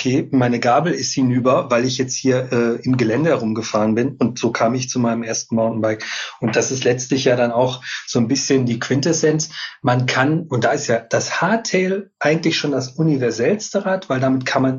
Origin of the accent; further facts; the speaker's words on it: North Rhine-Westphalia, Germany; Ich bin ein Kind des Ruhrgebiets.